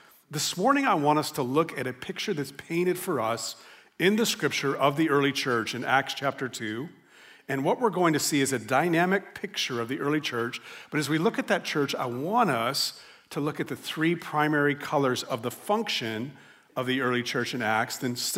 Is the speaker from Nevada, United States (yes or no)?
no; New Mexico, United States; this beautiful landscape oil painting that's been passed down in my family of my home state, a New Mexico landscape.